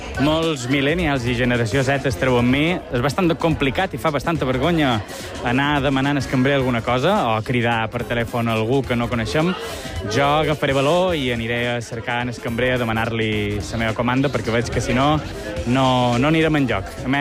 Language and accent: Catalan; Palma, Balearic Islands, Spain; sóc un home sa, sóc un llonguet de Palma